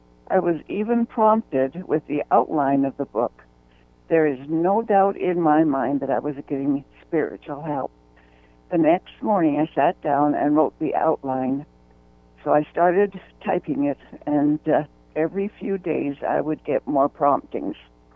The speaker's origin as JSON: {"language": "English", "town": "Lethbridge", "region": "Alberta", "country": "Canada", "tie": "born or raised there", "said": "I was born and raised in Lethbridge, Alberta, Canada. And my family was a very loving church-going family. There were 13 children, and I was right in the middle, the sixth girl after five"}